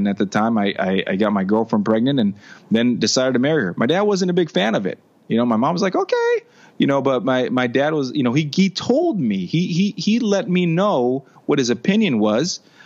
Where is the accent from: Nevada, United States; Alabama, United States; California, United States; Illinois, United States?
California, United States; Los Angeles; Yeah, so I grew up in Los Angeles. I have one younger sister, but there's 10 of us. So my mom had had 8 kids in the Philippines.